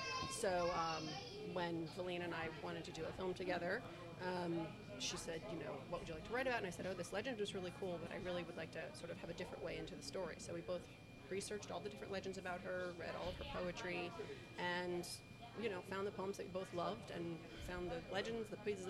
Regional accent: Forest Hills, New York, United States; Yes, I'm from Forest Hills.

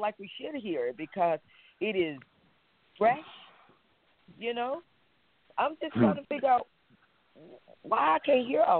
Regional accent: Texas, United States; I'm from Texas, so I don't know.

